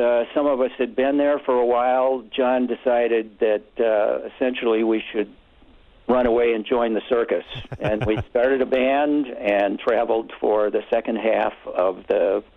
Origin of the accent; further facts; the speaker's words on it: Virginia, United States; Well, I grew up in Virginia, but I ended up going to school at Lawrence University up in Appleton.